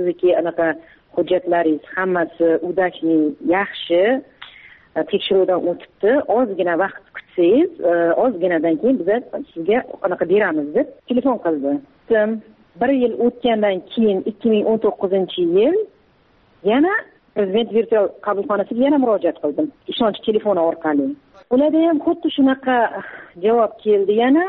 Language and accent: Uzbek; Kazakhstan; now in Uzbekistan; o'zim tug'ilib o'sgan yurtimga bora olmayman. Borishim uchun ana Qozog'iston Respublikasining posolstvosiga borib, viza ochishim kerak.